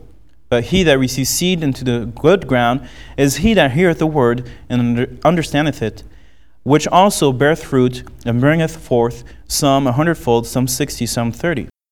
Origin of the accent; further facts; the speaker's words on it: France; Now, growing up in France